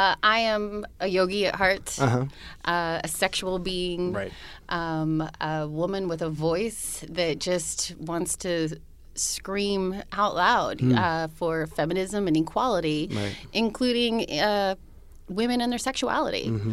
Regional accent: Santa Monica, California, United States; moved away; I'm from Los Angeles.

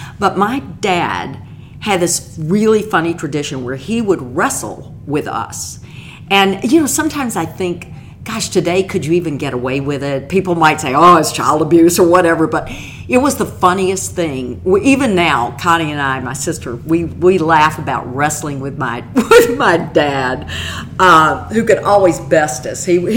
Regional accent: Memphis, Tennessee, United States; I grew up in Longview Heights, which is in the heart of South Memphis. I grew up near a railroad track, near a fire station, could walk to school.

